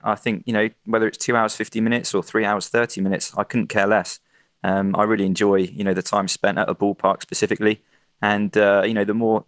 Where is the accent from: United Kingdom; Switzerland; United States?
United Kingdom; England; moved away as an adult; now in South Korea; I grew up in England. I spent my first 29 years there